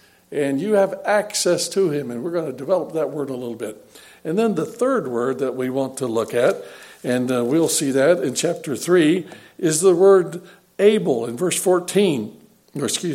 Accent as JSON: {"language": "English", "region": "Florida", "country": "United States", "tie": "born or raised there", "also_born_or_lived": "Michigan / Illinois", "said": "being born and raised in Florida and moving north and being for the last 25 years, both in Michigan and Illinois"}